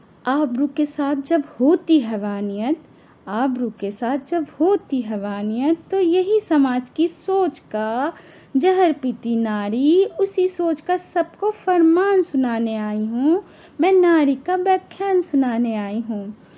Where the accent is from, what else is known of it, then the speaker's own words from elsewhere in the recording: Noida, Uttar Pradesh, India; और मैं नोएडा से हूँ।